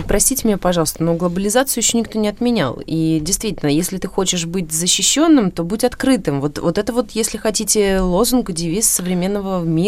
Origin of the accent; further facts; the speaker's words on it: Moscow, Russia; мы, москвичи, говорим